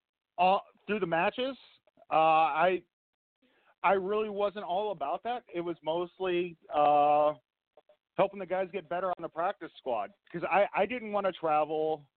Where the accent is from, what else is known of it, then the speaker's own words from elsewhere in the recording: Cleveland, Ohio, United States; I born and raised around Cleveland, so I still represent home.